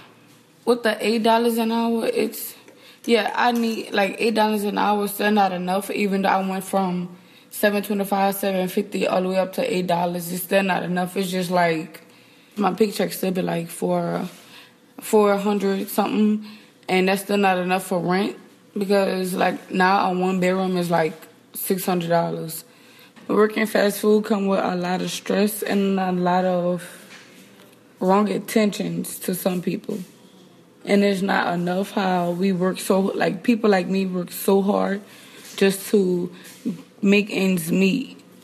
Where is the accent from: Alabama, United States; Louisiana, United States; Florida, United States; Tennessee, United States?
Louisiana, United States; New Orleans; I'm 21 years old, and I'm from New Orleans, Louisiana.